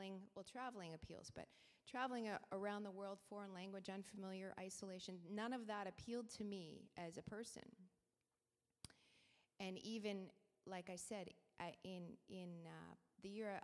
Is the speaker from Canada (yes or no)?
yes; Stratford, Ontario, Canada; I was born and raised in Stratford, Ontario, and in fact graduated from the high school I work in.